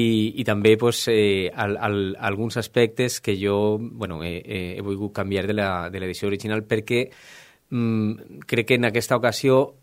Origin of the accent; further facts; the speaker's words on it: Catarroja, Valencian Community, Spain; born there; vaig néixer a Catarroja el 1968